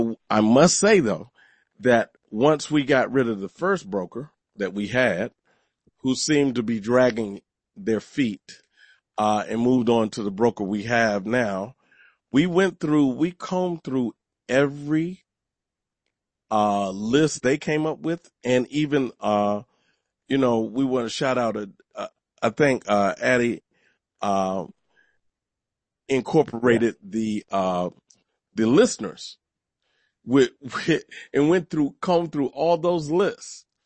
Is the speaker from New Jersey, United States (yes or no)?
no; Washington, District of Columbia, United States; because I'm from Northwest and I'm from Petworth.